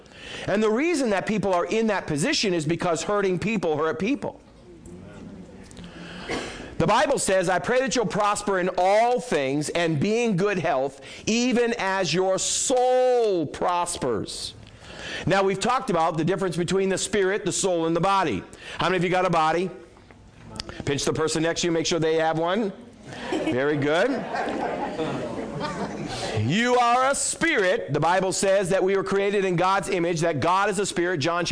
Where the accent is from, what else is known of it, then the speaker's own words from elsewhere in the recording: New England, United States; now I'm from New England. I don't know if you've seen stoic people until you've been to New England.